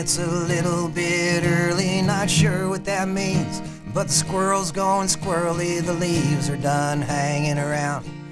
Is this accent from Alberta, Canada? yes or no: yes; Red Deer, Alberta, Canada; and I'm from Red Deer, Alberta.